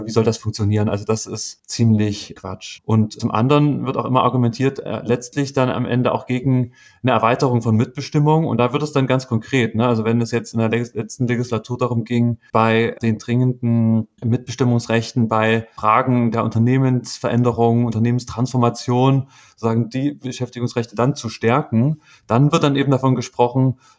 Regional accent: Riesa, Saxony, Germany; in meiner Heimatstadt Riesa

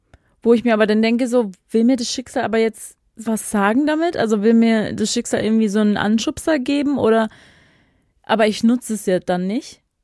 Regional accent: Pforzheim, Baden-Württemberg, Germany; Normalerweise sage ich immer, ich komme aus Stuttgart, weil das jeder kennt. Aber mittlerweile denke ich, Pforzheim kennen voll viele.

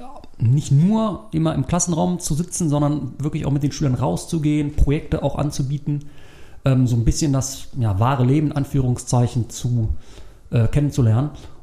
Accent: Leverkusen, North Rhine-Westphalia, Germany; born there; now in Weeze, Germany; bin 38 Jahre alt und bin geboren in Leverkusen und wohne seit etwa 8 Jahren hier am Niederrhein in Weeze.

